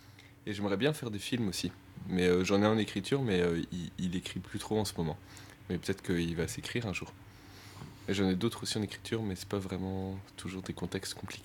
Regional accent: Toulouse, Occitanie, France; Moi, je viens pas de Picardie non plus. Ouais, je suis un Toulousain de souche.

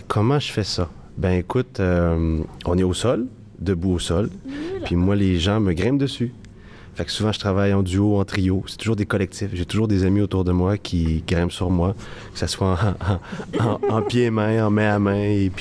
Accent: Quebec City, Quebec, Canada; Je viens de la ville de Québec. Fait que je suis né dans un petit hameau qui s'appelle Tewksbury, tout près de la ville de Québec, au Canada.

